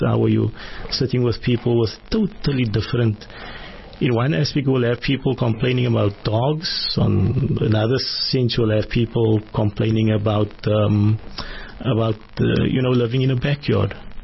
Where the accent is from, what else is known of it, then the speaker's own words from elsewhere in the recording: Salt River, Western Cape, South Africa; Salt River, and also in Tafel, sir.